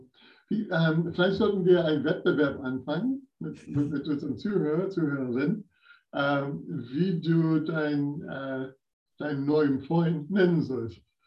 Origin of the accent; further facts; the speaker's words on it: San Diego, California, United States; Ich bin in Kalifornien aufgewachsen. Kenn ich.